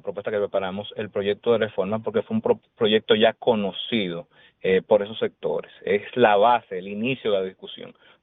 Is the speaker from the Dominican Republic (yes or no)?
yes; Dominican Republic; nosotros como República Dominicana tenemos la carga tributaria legal